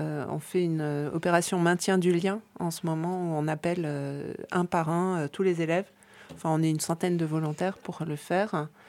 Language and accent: French; Paris, Île-de-France, France; Et moi, je suis parisienne.